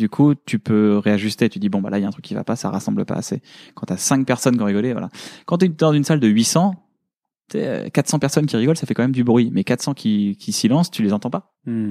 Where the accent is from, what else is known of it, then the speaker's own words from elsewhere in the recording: Paris, Île-de-France, France; Maintenant, je suis parisien